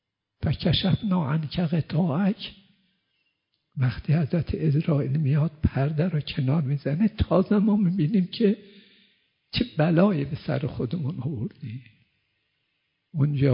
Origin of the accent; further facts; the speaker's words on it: Abhar, Zanjan Province, Iran; سال 42 آمدم قم با آی مصباح آشنا شدم، ایشون گفت کجایی هستی؟ گفتم اوهری.